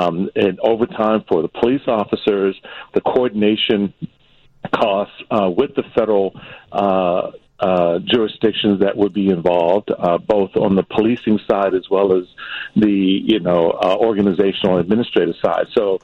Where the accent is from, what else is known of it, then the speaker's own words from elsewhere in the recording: Washington, District of Columbia, United States; I grew up in the District of Columbia.